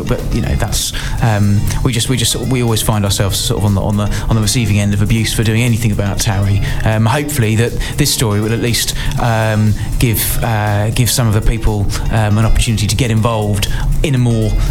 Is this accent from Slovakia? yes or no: no; Margate, South East England, United Kingdom; now in Brentwood, United Kingdom; I'm not from Brentwood originally, so I grew up in Margate.